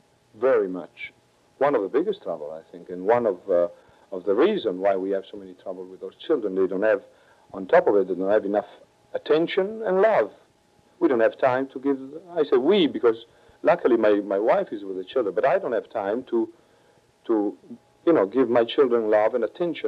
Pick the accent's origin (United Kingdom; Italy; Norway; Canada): Italy; accent: Italian; English is a second language; now in United States; Impossible. Impossible to lose this accent, my Italian accent, and I don't think I want to.